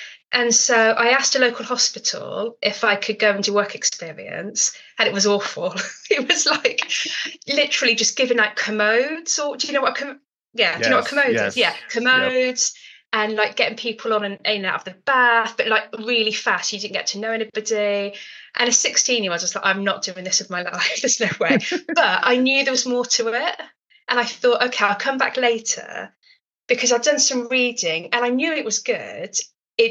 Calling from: Gloucester, South West England, United Kingdom; I'm in Gloucester in England. So it's about 40 miles south of Birmingham.

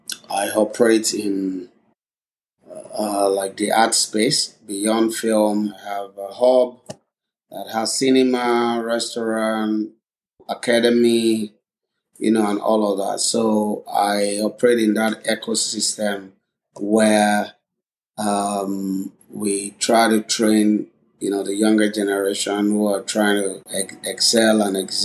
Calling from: Lagos, Nigeria; Well, I'm speaking from Lagos, Nigeria.

